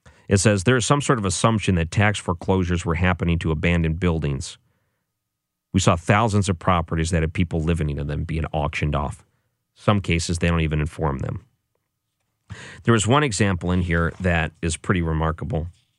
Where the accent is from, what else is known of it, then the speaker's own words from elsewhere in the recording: Detroit, Michigan, United States; When I lived in Detroit, I grew up in Detroit.